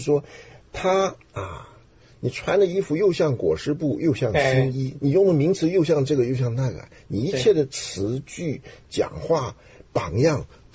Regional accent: Taiwan; 我们在台湾来的啊，甚至香港来，香港来的比台湾稍微好一点。台湾是绝对不鼓励你随便发言的，所以我们在上小学的时候

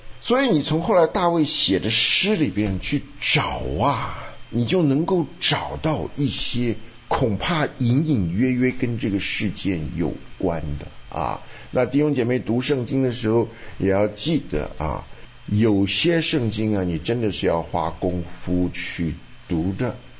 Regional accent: Shandong, China; 就咱们山东人，是不是？

